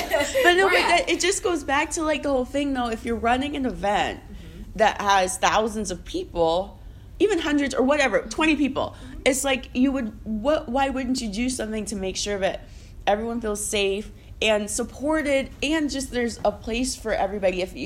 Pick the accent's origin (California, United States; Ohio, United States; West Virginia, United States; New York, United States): Ohio, United States; I grew up in Ohio. I was not expecting